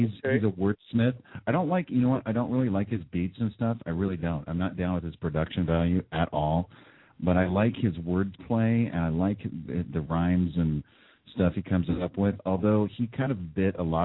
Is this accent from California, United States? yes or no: yes; San Jose, California, United States; I grew up in the South Bay in San Jose, and I always had an affinity because we're kind of split down the middle as far as like location wise